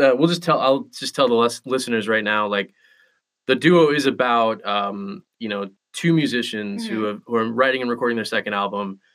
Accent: Nashville, Tennessee, United States; I'm from Nashville, so like it's a music city.

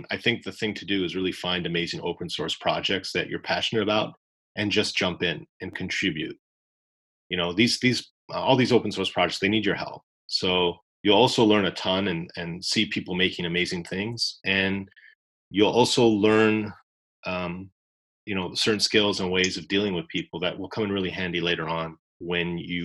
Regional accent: Canada; I know I'm Canadian.

